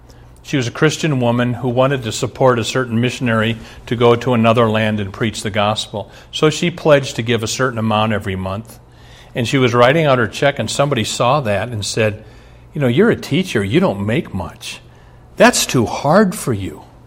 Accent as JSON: {"language": "English", "town": "Omaha", "region": "Nebraska", "country": "United States", "tie": "born or raised there", "said": "In the church I grew up in Omaha, here's kind of how we sang."}